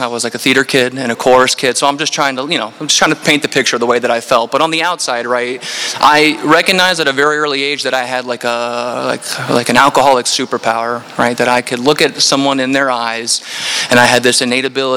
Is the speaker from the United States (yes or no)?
yes; Largo, United States; Growing up, I grew up in Largo, and I can remember like kids my age calling it like Larghetto.